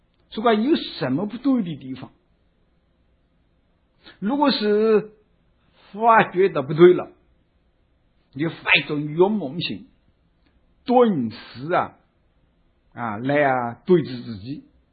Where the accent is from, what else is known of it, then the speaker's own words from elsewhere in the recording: China; 从我们中国人来说啊要讲究胎教，现在西方人如果讲这个有声学也是讲胎教，就我们中国人讲胎教啊那可啊了不起。